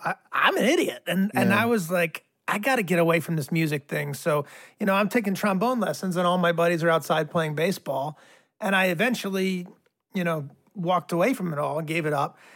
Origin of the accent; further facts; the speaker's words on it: Rhode Island, United States; I grew up in Rhode Island, yeah.